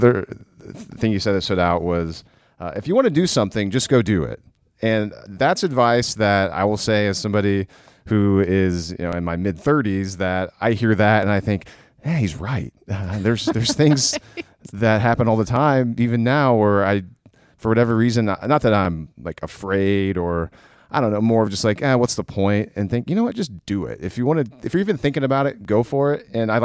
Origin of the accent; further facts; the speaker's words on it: Minnesota, United States; now in Oklahoma, United States; I'm from Minnesota, and Minnesotans are very nice